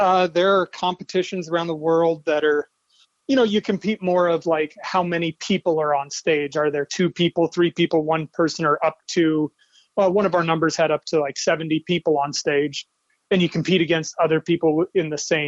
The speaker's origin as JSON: {"language": "English", "town": "Earlham", "region": "Iowa", "country": "United States", "tie": "born or raised there", "said": "I grew up in a small town in Iowa named Earlham, just outside of Des Moines."}